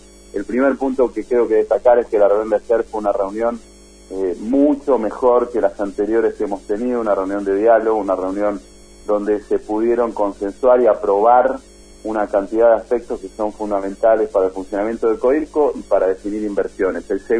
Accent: Argentina

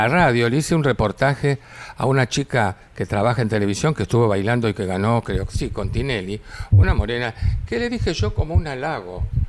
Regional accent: Buenos Aires, Argentina; Pero me crié en Barracas, cerca del Parque de Sama.

